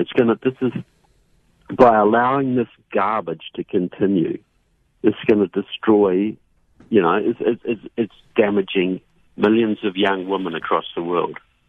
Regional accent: New Zealand; I'm originally from New Zealand. I've been living here for a while.

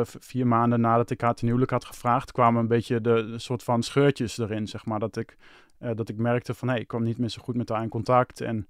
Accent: Hengelo, Overijssel, Netherlands; born there; mijn verhaal begint in Hengelo. Dat is waar ik geboren ben. In Hengelo had ik een vriendin. Daar woonde ik mee samen.

